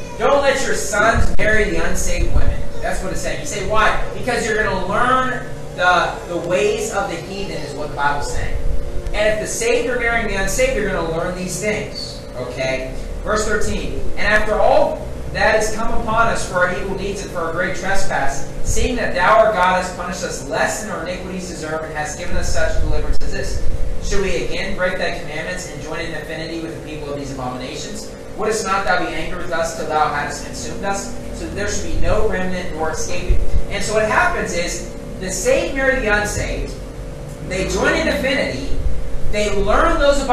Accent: West Virginia, United States; growing up in West Virginia and really in the United States, churches, I mean, everybody really likes American football, and especially in Baptist churches.

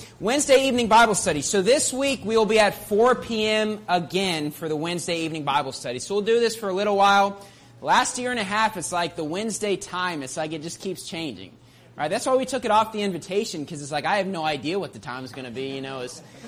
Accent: West Virginia, United States; accent: country accent; I grew up in West Virginia. I can't help it but sing it with a country accent and this big twang in my voice.

